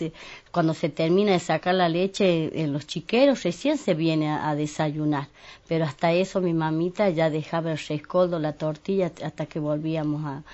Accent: Los Pedrazas, Catamarca, Argentina; Soy oriunda de Los Pedrazas, toda mi familia es

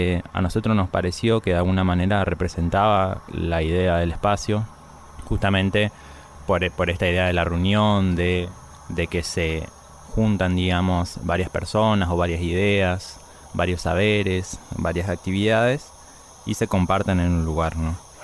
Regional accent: San Pedro, Misiones, Argentina; soy de San Pedro Misiones

